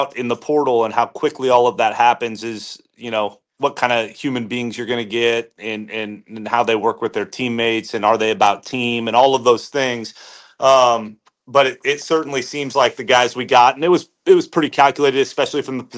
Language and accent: English; Iowa, United States; I grew up in Iowa. I can maneuver a snow shovel.